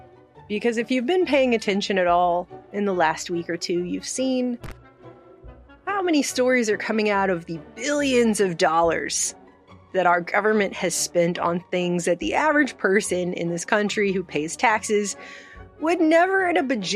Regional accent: United States; so that you can understand, as an American, the level that we are

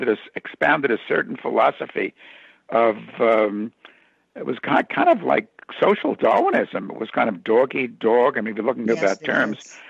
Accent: New York, United States; I'm from New York, Lonnie

